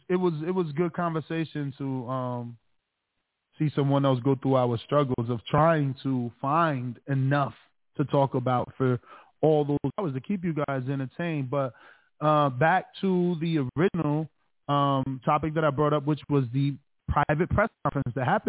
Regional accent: Florida, United States; Like, because, you know, I'm from Florida.

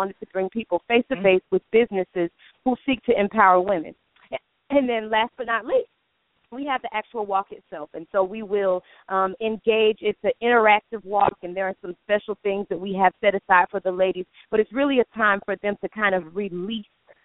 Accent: Florida, United States; also born or lived in Atlanta; now in Chicago, United States; I'm originally from Florida, so this is definitely new for us. So we moved, my family, my husband and my children and myself, we moved from Atlanta.

